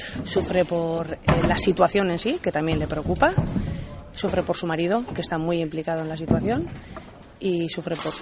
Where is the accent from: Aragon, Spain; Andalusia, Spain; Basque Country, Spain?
Basque Country, Spain; Durango; De Durango.